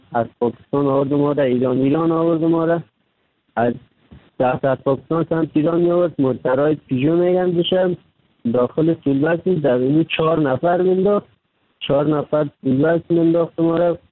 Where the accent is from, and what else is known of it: Afghanistan; now in Turkey